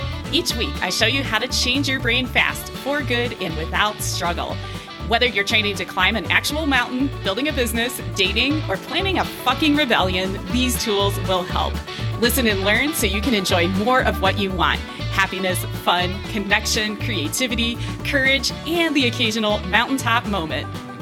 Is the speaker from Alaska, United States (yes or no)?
no; Colorado, United States; We're both from Colorado. We both backpack here.